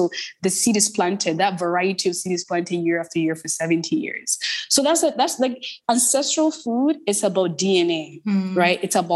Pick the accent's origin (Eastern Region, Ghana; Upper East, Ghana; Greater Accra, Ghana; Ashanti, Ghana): Upper East, Ghana; Bolgatanga; born there; My mom in the north, my mom is from Navrongo. I was born in Bolgatanga, so the Upper East region. And so